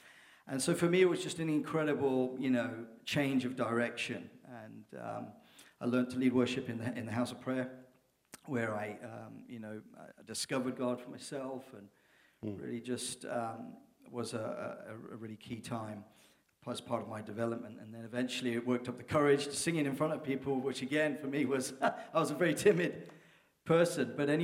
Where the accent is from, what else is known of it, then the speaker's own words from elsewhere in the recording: Peterborough, East of England, United Kingdom; moved away as an adult; And we had moved from a city called my hometown, which our hometown, both my wife's and I, Peterborough, which is north of London, kind of the same size of Oakville.